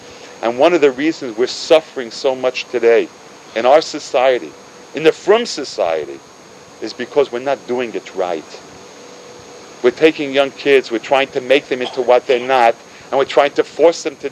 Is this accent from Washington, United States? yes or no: yes; Seattle, Washington, United States; born there; I was born in Seattle. He was a Rav there for 12 years.